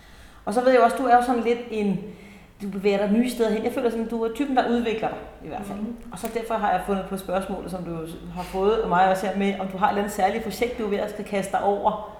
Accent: North Denmark Region, Denmark; jeg er nordjyder

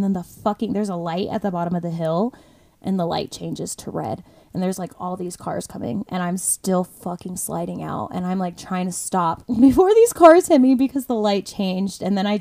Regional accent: Florida, United States; moved away as an adult; now in Colorado, United States; I'm from Florida, so obviously I'm not used to driving in like the snow and the rain. And I've been in Colorado 4 years, so I probably should stop saying I'm from Florida.

